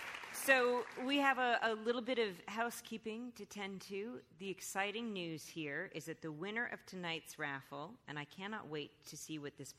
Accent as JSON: {"language": "English", "town": "Sherman Oaks", "region": "California", "country": "United States", "tie": "born or raised there", "said": "I grew up in Sherman Oaks, borrowing Judy Blume's books."}